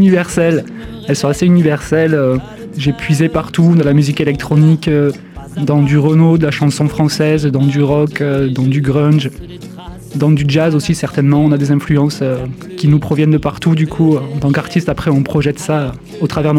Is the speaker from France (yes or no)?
yes; Saint-Affrique, Occitanie, France; born there; now in Coupiac, France; il y aura le 5 avril à Saint-Afrique, ma ville natale, très fier de pouvoir le proposer ici.